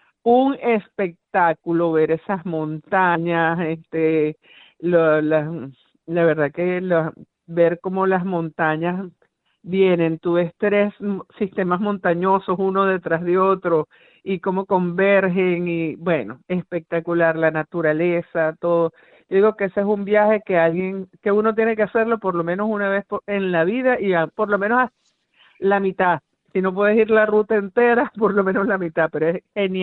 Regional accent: Caracas, Capital District, Venezuela; como nosotras que somos de Caracas tiene un sabor y un feeling muy diferente

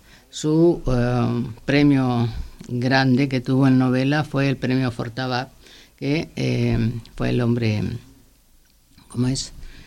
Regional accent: Chaco, Argentina; born there; also born or lived in Santa Cruz; now in Buenos Aires, Argentina; como soy santacruceña por adopción, como siempre digo, soy chaqueña de nacimiento, santacruceña por adopción, residente capitalina eventualmente, pero bueno, soy itinerante, mujer cosmopolita mundialmente y ante todo mujer argentina.

